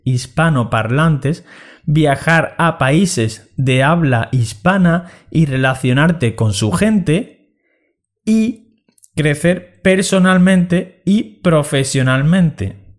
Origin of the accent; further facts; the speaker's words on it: Spain; first language Spanish; Yo soy español. Y voy a ayudarte a aprender mi idioma nativo